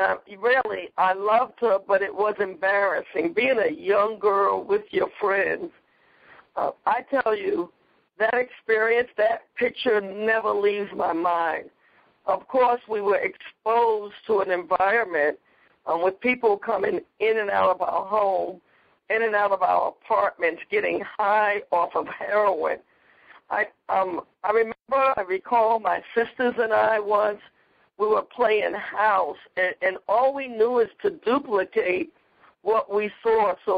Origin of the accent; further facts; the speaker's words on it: Bronx, New York, United States; I was raised in the Bronx, New York, and was really raised in what we considered the ghetto area.